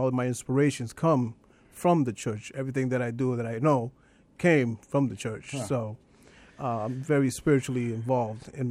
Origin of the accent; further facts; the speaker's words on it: Hartford, Connecticut, United States; I grew up in Hartford. Okay. Went to high school. We were high school in Hartford.